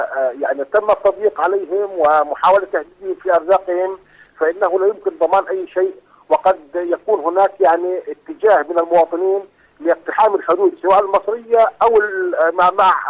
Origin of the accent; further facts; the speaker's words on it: Gaza Strip, Palestine; ونحن كفلسطينيين يعيشون في قطاع غزه مستعدون ان ندفع الثمن تماما